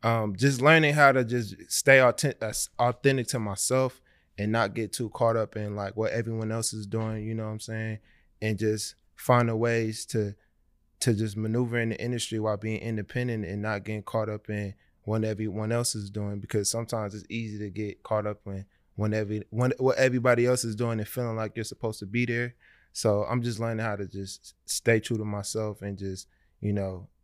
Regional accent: Oakland, California, United States; I'm from the Bay Area, so Oakland. It's like a small area.

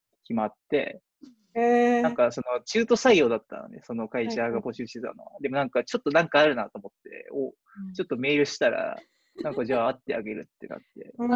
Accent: Sendai, Miyagi, Japan; 僕、宮城県仙台市出身なんですけど

